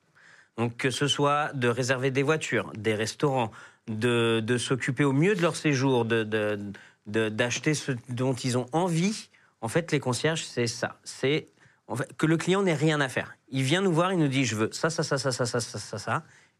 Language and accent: French; Aubervilliers, Île-de-France, France; born there; moi, en plus, je viens du 93. Donc je suis né vraiment à Aubervilliers, La Courneuve, tout ça.